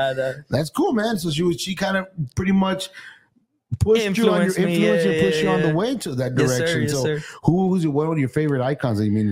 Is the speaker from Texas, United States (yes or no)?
yes; Texas, United States; growing up in Rio Grande, I mean, I grew up in the Inner Valley